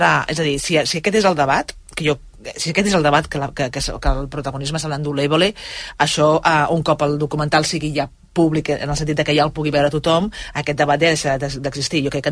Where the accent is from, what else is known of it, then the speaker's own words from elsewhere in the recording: Catalonia, Spain; com a catalana